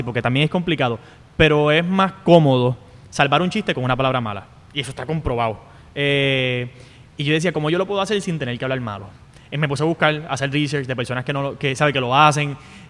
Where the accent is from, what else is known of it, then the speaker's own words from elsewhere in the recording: Corozal, Puerto Rico; yo soy un jíbaro de Corozal, soy un jíbaro de Corozal